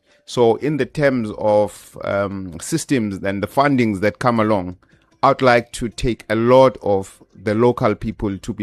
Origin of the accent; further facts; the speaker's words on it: Newcastle, KwaZulu-Natal, South Africa; I hail from Newcastle, Matateni.